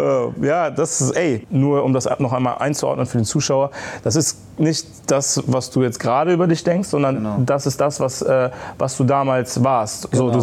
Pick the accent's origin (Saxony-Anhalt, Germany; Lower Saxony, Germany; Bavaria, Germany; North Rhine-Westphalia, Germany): North Rhine-Westphalia, Germany; Bonn; Das ist meine Heimatstadt